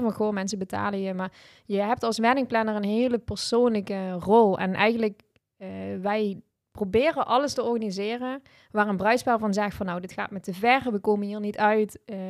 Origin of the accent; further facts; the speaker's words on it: Limburg, Netherlands; Ik kom uit Limburg